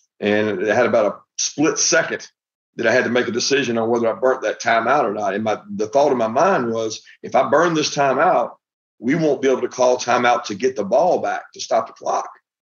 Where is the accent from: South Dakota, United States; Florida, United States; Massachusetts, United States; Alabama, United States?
Alabama, United States; Montgomery; also born or lived in South Georgia; I grew up in Montgomery, Alabama for a long time, then South Georgia.